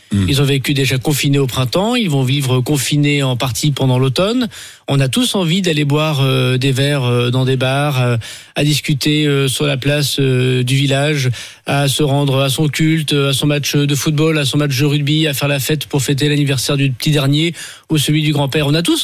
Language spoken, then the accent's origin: French; Tourcoing, Hauts-de-France, France; Les gens respectaient, chez moi, à Tourcoing, les distanciations sociales.